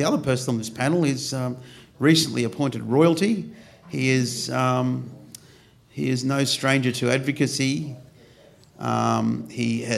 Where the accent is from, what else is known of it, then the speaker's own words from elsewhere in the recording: Queensland, Australia; as you know. I'm from Queensland